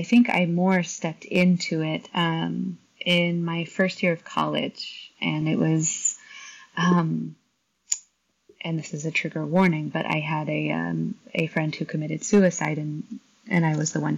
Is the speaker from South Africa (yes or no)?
no; Missouri, United States; the country, you know, the very northwest corner of Missouri.